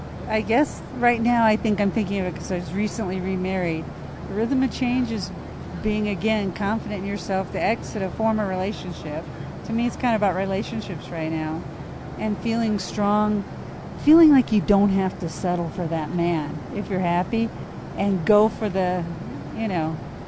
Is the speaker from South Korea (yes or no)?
no; Geneseo, Illinois, United States; It was called Geneseo, and it's in Illinois, right in smack dab in the middle of farm country